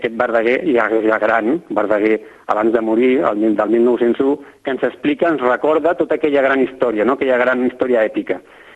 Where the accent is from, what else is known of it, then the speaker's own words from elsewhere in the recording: Barcelona, Catalonia, Spain; jo soc gairebé, podria dir que m'he criat allà, no del tot, perquè soc de Barcelona, però tota la meva vida, la meva família, he tingut casa al Pallars, i més a la Vall d'Aran, conec molt bé aquelles muntanyes, som d'una família de tradició molt muntanyera